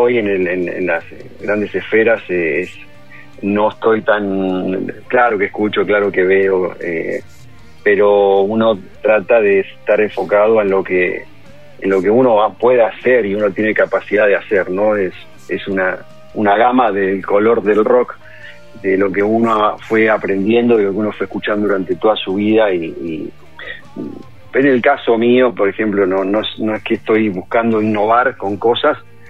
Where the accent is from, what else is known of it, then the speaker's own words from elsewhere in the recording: San Antonio de Padua, Buenos Aires Province, Argentina; Soy de zona oeste, de San Antonio de Padua. En este momento estoy en Argentina.